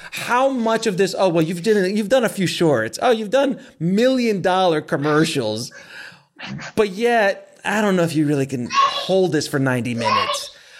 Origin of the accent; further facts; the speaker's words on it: New York, United States; also born or lived in Miami; I mean, I came from a middle to lower middle class, you know, growing up in New York and Miami and all these kind of places.